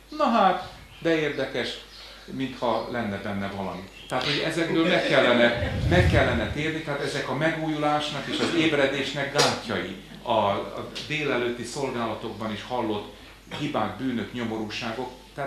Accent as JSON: {"language": "Hungarian", "region": "Békés", "country": "Hungary", "said": "én Békés megyei vagyok"}